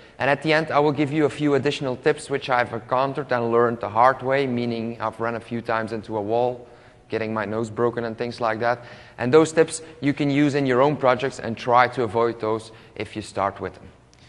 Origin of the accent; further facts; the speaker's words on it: Belgium; English is a second language; I am not from the USA. You will probably hear that on my accent, but I am from Belgium.